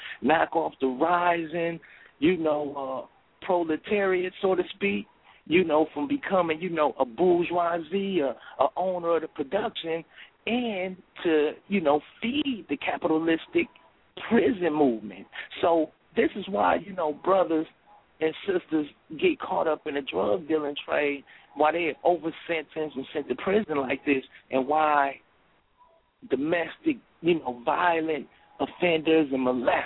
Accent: Flint, Michigan, United States; also born or lived in Detroit; I'm from the Michigan area, from Flint, Michigan, and lived in Detroit.

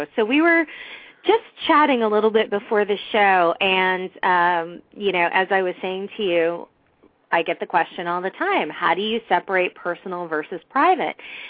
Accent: California, United States; Hello, I'm a Californian.

